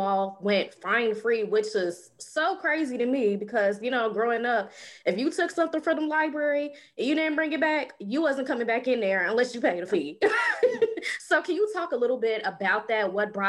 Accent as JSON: {"language": "English", "town": "Chicago", "region": "Illinois", "country": "United States", "tie": "born or raised there", "said": "growing up, I grew up by a library, Carter G. Woodson. I'm from Chicago."}